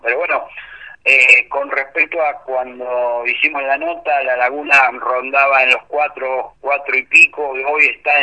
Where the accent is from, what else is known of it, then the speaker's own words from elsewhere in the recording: Villa Cañás, Santa Fe, Argentina; con chicos de acá, de mi pueblo, de Villa Cañás